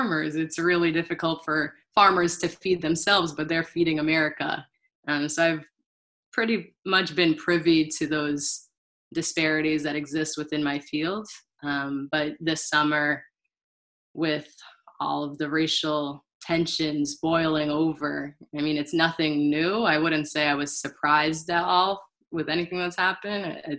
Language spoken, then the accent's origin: English; Worcester, Massachusetts, United States; I'm from Worcester, Mass.